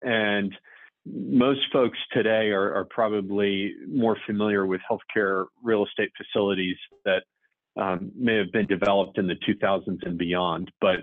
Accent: Virginia, United States; also born or lived in Michigan; I am originally from Michigan, but for the most part have grown up in Virginia.

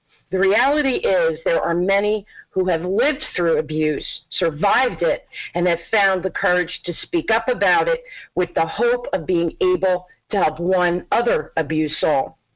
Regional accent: New Jersey, United States; I'm a Jersey girl.

